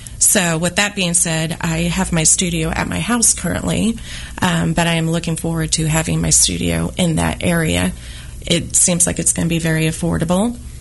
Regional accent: Independence, Missouri, United States; So I am from Independence, and growing up in that area and stuff, I knew of the Inglewood district.

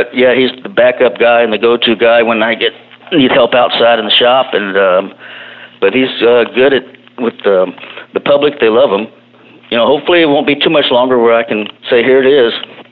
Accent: Houston, Texas, United States; Born and raised in Houston, Texas. Went to school in Spring Branch School District. I've lived here my whole life

